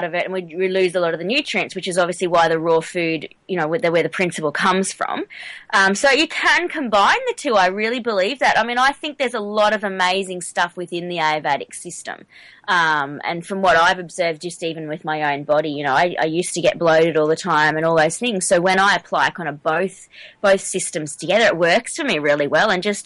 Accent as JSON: {"language": "English", "country": "Australia", "said": "I'm the Aussie, and I say it as an Aussie."}